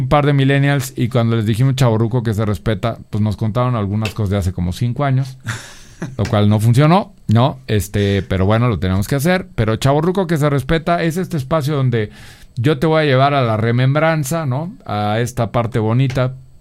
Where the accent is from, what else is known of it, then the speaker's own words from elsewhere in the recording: Celaya, Guanajuato, Mexico; No, sí, como yo soy de Celaya, güey. Entonces en Celaya creo que no había esa madre, ¿no?